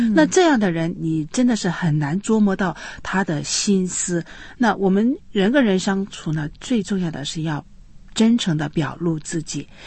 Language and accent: Chinese; China; 无论是你是哪里的人，我是中国人